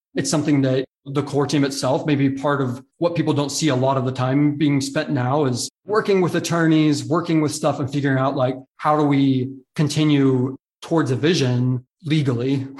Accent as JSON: {"language": "English", "country": "United States", "said": "Like, I'm an American. I think it's really sad that the United States is missing out on this by not giving guidance."}